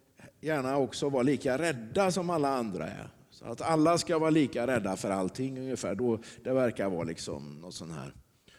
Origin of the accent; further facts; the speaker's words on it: Sweden; Jag är ju bara en svensk pastor.